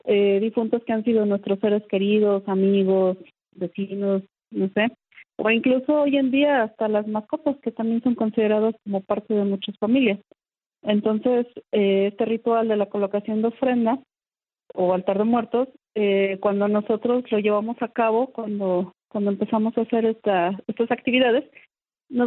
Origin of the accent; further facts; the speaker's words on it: Mexico; Digo, estos son días de gran importancia para todos nosotros como mexicanos.